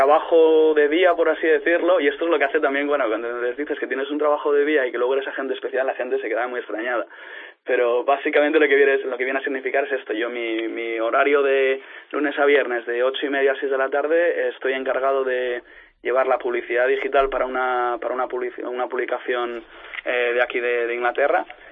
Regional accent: Madrid, Community of Madrid, Spain; moved away as an adult; now in United Kingdom; Yo soy de Madrid y me crié en Madrid y vine para acá cuando tenía 18 años. Esto hace como 10 años o así

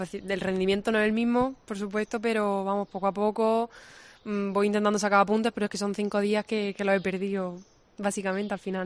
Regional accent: Almería, Andalusia, Spain; Yo es que soy de Almería

